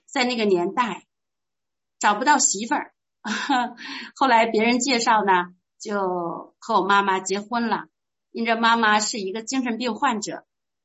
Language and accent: Chinese; Heilongjiang, China; born there; 我是出生在中国的北方，黑龙江省。当我父亲从哈尔滨市下放到林业局，我就在那块出生了。